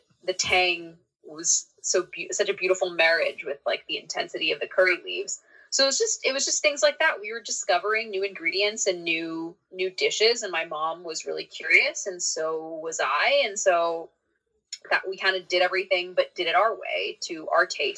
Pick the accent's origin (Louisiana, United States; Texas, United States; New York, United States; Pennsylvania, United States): Texas, United States; I mean, I had a lovely childhood, but it was like, I mean, it was hard in the way that, like, being a kid of color in the 90s and early 2000s was